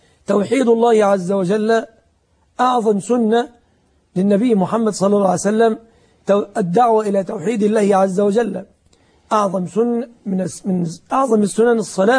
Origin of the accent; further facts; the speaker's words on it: Egypt; والخلع عندنا في مصر وعند الجمهور من العلماء يعتبر طلقة واحدة بائنة